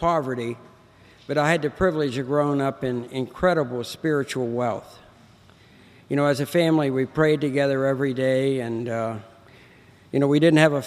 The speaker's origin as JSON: {"language": "English", "town": "Martins Ferry", "region": "Ohio", "country": "United States", "tie": "born there", "said": "I was born in Ohio. That's where Alcoholics Anonymous started."}